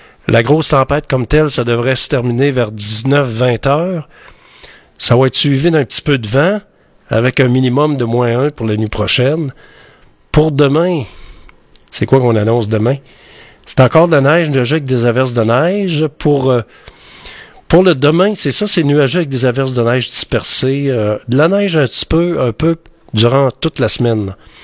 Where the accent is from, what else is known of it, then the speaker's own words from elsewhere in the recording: Quebec, Canada; Ça, ça nous rappelle qu'on est encore des Québécois, qu'on n'a pas encore été assimilés.